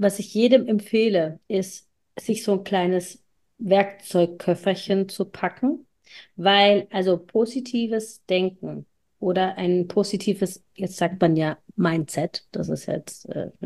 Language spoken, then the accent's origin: German; Italy; Und ich bin in einer sehr strengen, konservativen Familie als Einzelkind aufgewachsen. Als Italienerin.